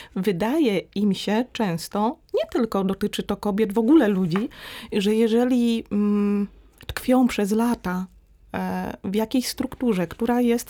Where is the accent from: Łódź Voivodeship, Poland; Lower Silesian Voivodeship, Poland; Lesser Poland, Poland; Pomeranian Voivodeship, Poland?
Lower Silesian Voivodeship, Poland; Ja przyjechałam z Dolnego Śląska, więc jak zostałam zaakceptowana